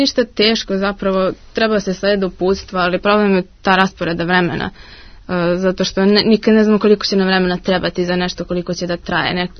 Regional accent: Serbia; kod nas u Srbiji do državnog takmičenja mi nemamo uopšte eksperiment

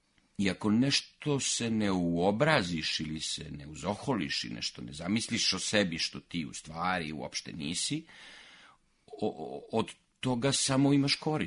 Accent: Niš, Southern and Eastern Serbia, Serbia; Pa ja sam rođen pored Čaira, znači moglo bi se reći da sam Čairac, jel?

